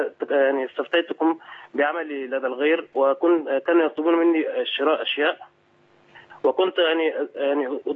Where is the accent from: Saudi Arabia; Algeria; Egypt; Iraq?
Saudi Arabia; Riyadh, Riyadh Province; من الرياض